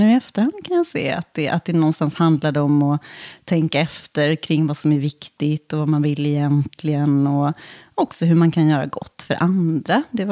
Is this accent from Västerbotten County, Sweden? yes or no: no; Gothenburg, Västra Götaland County, Sweden; Ja, jag är född och uppvuxen i Göteborg.